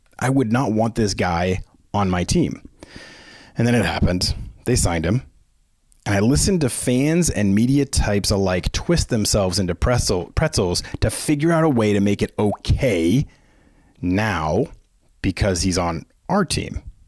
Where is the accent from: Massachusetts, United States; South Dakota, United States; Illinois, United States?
Massachusetts, United States; Boston; As most of you know, I am from Boston. Been a Patriots, Celtics, Bruins, and Red Sox fan for life.